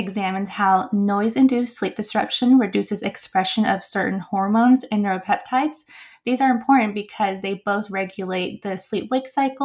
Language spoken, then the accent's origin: English; United States; I'm from the Navajo Reservation. I grew up there my whole entire life